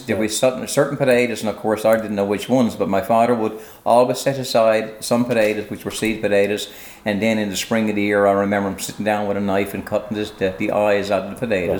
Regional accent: Renews, Newfoundland and Labrador, Canada; I'm originally from Renews. Right now we're here in Fairyland, which I've been living here for the past 38 years.

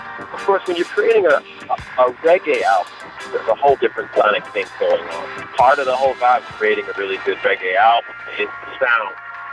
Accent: New York City, New York, United States; You know, myself, I'm from Lower Manhattan. You know, there's a pretty nice little reggae scene in New York City.

